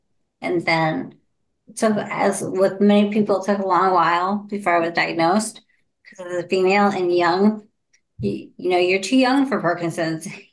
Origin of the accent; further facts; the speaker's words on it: Connecticut, United States; now in Troy, United States; I live in Troy, New York. I'm originally from Connecticut.